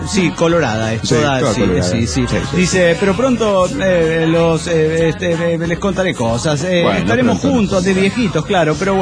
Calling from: Villahermosa, Tabasco, Mexico; de Villahermosa, Tabasco, México.

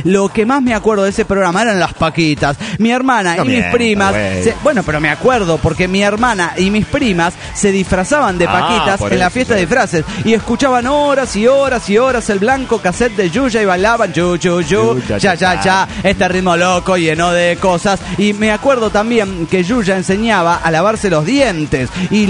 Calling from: Guadalajara, Jalisco, Mexico; de Guadalajara, Jalisco, México.

